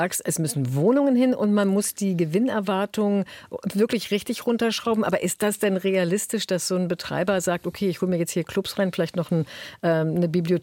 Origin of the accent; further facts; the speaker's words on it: Berlin, Germany; ich bin ja auch Berlinerin